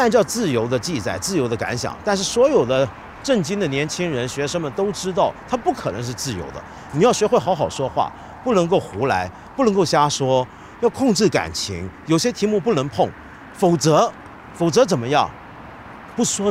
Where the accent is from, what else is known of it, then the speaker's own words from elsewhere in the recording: Taiwan; 我小时候在台湾也写过这种周记